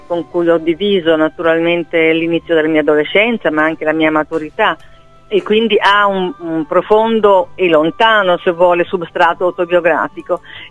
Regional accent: Trentino-Alto Adige, Italy; il Trentino, che è la mia terra, anzi quello che chiamo la mia terra in tasca, perché è il luogo non solo in cui sono nata

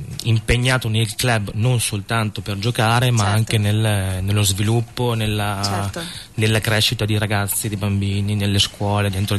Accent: Parma, Emilia-Romagna, Italy; born there; io sono nato a Parma, ma dentro di me corre sangue al 100% terrone. Terronissimo.

